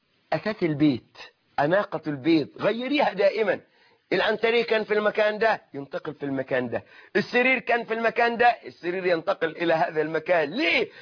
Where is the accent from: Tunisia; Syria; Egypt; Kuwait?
Egypt; كما يقولون عندنا في مصر